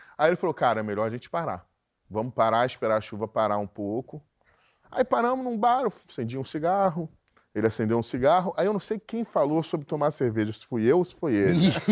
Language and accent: Portuguese; Rio de Janeiro, Brazil; vamos, a gente é carioca, porra